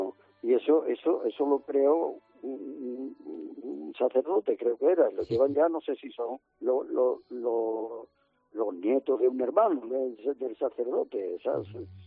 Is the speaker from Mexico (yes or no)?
no; Seville, Andalusia, Spain; yo que soy sevillano y he salido de Nazareno desde que tenía 6 o 7 años